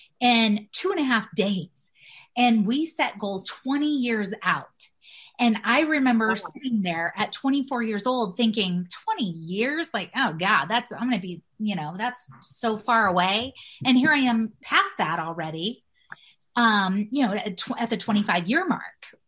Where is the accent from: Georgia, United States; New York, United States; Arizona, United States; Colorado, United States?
Colorado, United States; Denver; I grew up in Southwest Denver, totally in the hood.